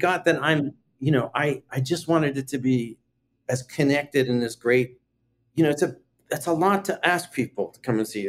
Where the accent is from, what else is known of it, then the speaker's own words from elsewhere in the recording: Canada; growing up in Canada next to America